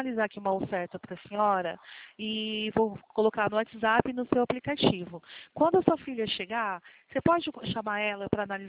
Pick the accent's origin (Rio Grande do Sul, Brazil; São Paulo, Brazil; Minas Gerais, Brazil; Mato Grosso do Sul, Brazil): Mato Grosso do Sul, Brazil; born there; now in Rio de Janeiro, Brazil; Não, eu nasci no Mato Grosso do Sul, mas moro no Rio de Janeiro há 15 anos.